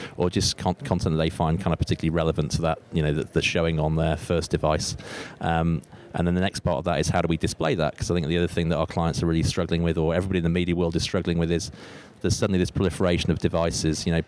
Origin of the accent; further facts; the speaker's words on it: United Kingdom; accent: British; The company's actually a British company, as you can tell from my strange accent.